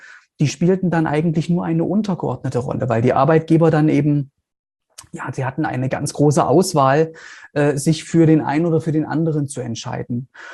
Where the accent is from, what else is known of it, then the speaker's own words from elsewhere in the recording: East Germany, Germany; Ich bin ja in Anführungszeichen ein Kind der DDR. Ja, also das heißt, ich habe so die letzten Jahre der DDR miterleben dürfen und dann eben auch die sogenannte Nachwendezeit in Anführungszeichen in Ostdeutschland.